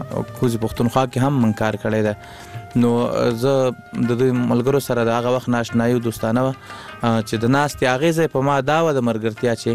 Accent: Kunduz, Afghanistan; also born or lived in Laghman; زمنګ اصلا د لغمان ولایت یو بیا تلې کندوز ته د ناقلونو په دوره کې

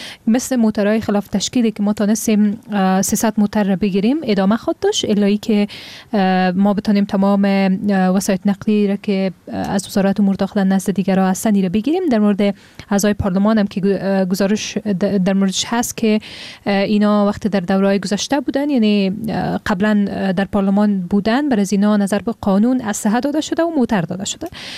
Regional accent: Afghanistan; به عنوان یک افغان

